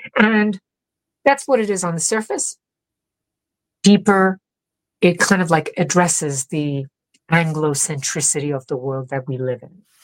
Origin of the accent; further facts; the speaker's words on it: New York, United States; I'm like, I'm a New Yorker.